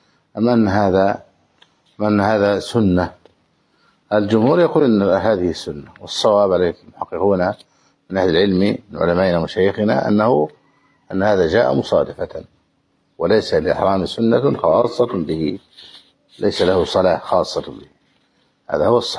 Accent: Egypt

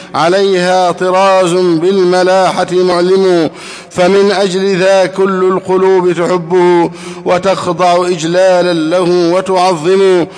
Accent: Egypt; اللهم احفظ بلدنا مصر أمنا أمانا سخاء رخاء

